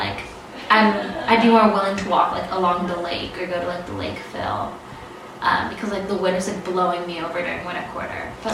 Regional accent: Portland, Oregon, United States; now in Chicago, United States; I'm from Portland, Oregon, I had to come back to Chicago, and it was just so cold

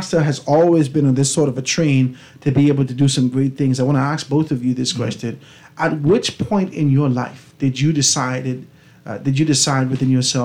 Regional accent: Grand Bahama, Bahamas; All the way from Grand Bahama, being able to assist you, being able to do these things.

